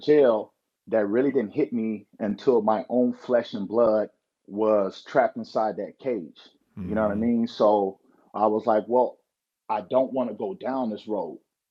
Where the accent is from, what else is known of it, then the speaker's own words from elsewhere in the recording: Long Beach, California, United States; You know, growing up in Long Beach, California, you know what I mean? You grow up very fast.